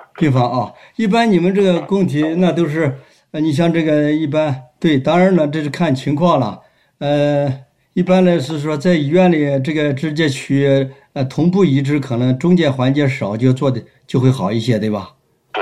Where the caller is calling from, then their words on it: Chengdu, Sichuan, China; 我是从四川的成都给你打过来，